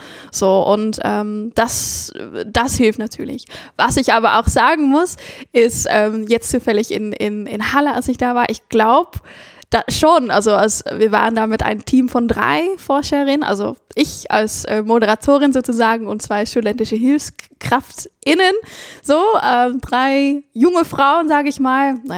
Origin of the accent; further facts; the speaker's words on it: Netherlands; Und ich natürlich spezifisch noch als Niederländerin